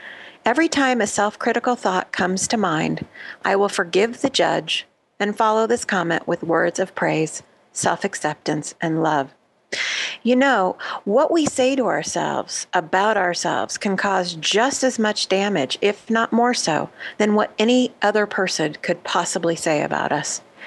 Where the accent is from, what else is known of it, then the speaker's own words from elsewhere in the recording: Leawood, Kansas, United States; And I love the fact that Stephanie lives in my hometown where I grew up, Leawood, Kansas, with her husband and 3 children.